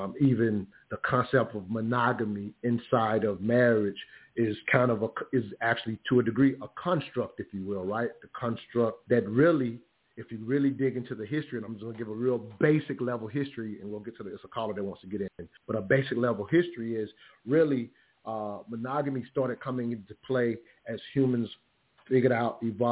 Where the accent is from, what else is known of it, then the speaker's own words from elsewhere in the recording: the South, United States; definitely aware of it growing up in the South, that kind of stuff did happen.